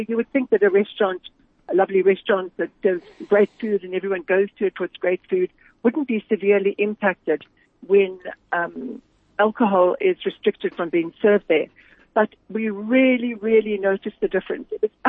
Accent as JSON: {"language": "English", "country": "South Africa", "said": "So the alcohol, as a South African, we're just so, it's just part of our culture"}